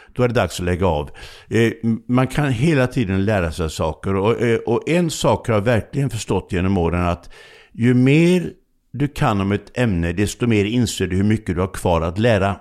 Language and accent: Swedish; Laholm, Halland County, Sweden